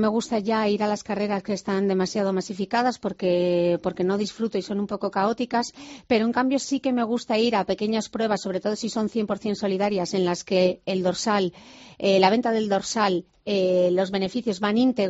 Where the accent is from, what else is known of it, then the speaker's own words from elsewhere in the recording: Gijón, Asturias, Spain; o las carreras que organizan en Gijón, que es de donde yo soy